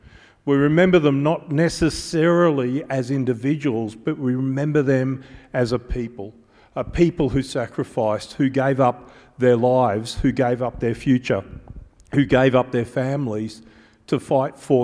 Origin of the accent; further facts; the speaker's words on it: Australia; Now, the irony that I enjoy being Australian is that the son of a convict went and beat the English elite.